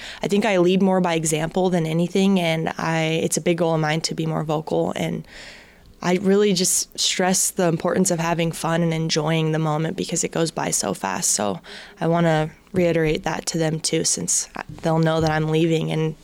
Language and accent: English; Denver, Colorado, United States; I, for one, really enjoy playing in Denver just because that's my hometown. I get all my family there